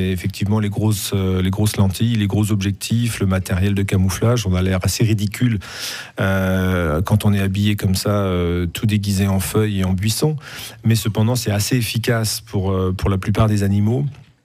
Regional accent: Brittany, France; moi je suis français, vous l'aurez bien reconnu à mon accent, je suis même breton

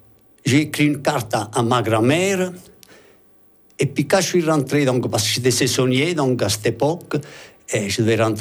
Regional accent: Italy; now in Switzerland; Déjà parce que moi, je suis italien, mais suisse aussi maintenant, parce que j'ai la double nationalité.

